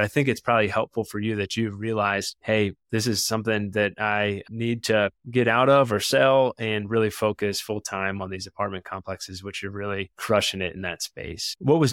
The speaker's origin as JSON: {"language": "English", "region": "Virginia", "country": "United States", "said": "And I'm from Virginia and I've spent some time in Alabama."}